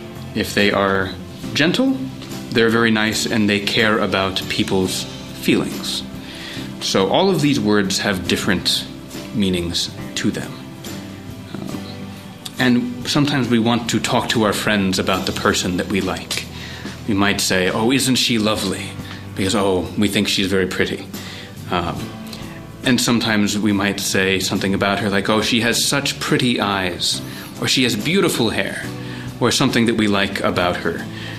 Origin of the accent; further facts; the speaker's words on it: Lubbock, Texas, United States; I was born on January 2nd, 1982 at about 6 a.m. in a town called Lubbock, Texas. This is a town in West Texas where Texas Tech University is. It is flat, it is brown, it is boring. It's not a very nice place, but I'm from there.